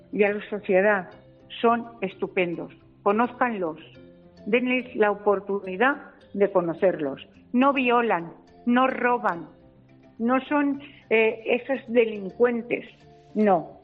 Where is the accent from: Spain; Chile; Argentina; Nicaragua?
Spain; Puebla de Almoradiel, Castilla-La Mancha; born there; Yo nací en Puebla de Almoradiel. Tengo una casa aquí.